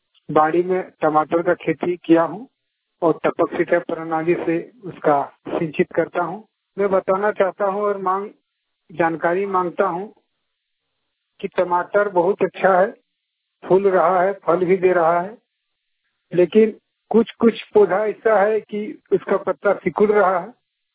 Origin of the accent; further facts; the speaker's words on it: Khedabeda, India; तपचाची धनबाद से मैं तपचाची प्रखंड के चेता पंचायत अंतर्गत खेड़ाबेड़ा गांव का रहने वाला हूं